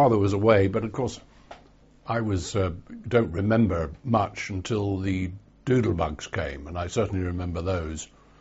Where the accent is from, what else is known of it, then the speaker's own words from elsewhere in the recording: Walton-on-Thames, South East England, United Kingdom; born there; Well, I was born in Walton-on-Thames, Surrey, in the Cottage Hospital, at midnight between February 7th and February 8th, 1940.